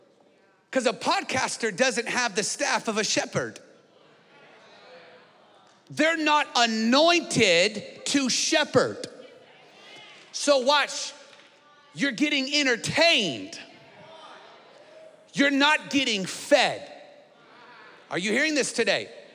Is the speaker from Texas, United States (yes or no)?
yes; Texas, United States; And we're from Texas, y'all